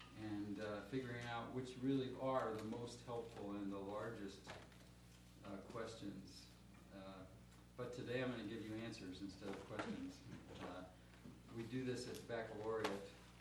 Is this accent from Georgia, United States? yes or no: no; Valparaiso, Indiana, United States; Once again … from Valparaiso, Indiana